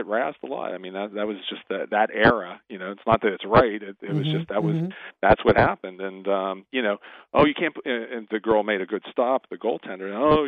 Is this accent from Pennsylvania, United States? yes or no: yes; Pittsburgh, Pennsylvania, United States; Yeah. I grew up here in Pittsburgh.